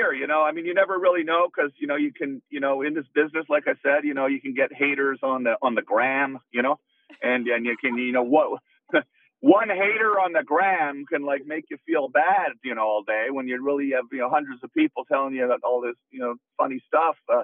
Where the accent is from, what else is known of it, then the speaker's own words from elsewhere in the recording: Canada; Canadian.